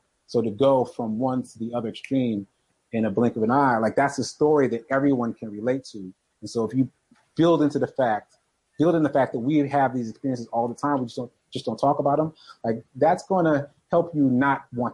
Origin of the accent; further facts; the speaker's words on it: Boston, Massachusetts, United States; I was born and raised in Boston, and I was out with my brother, my older brother.